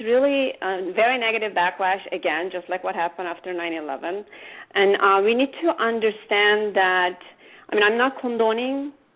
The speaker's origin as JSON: {"language": "English", "country": "Turkey", "tie": "born or raised there", "second_language": "English", "moved": "yes", "lives_now": "United States", "said": "most of my family are Muslims. You know, I grew up in Turkey and moved to the United States in 1993."}